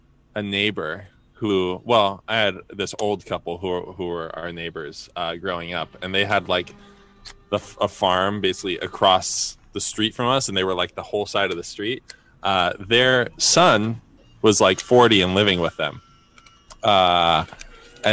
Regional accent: New Jersey, United States; I grew up in Jersey and was blowing up mailboxes at these conventions

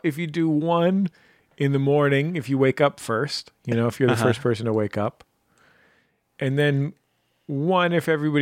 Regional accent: United States; Traditionally served cold, but I'm American, so I tend to serve it hot.

